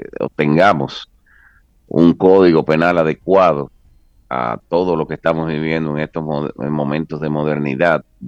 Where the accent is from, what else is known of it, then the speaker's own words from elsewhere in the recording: Dominican Republic; nosotros como dominicanos merecemos de sus buenos oficios para que sea aprobado.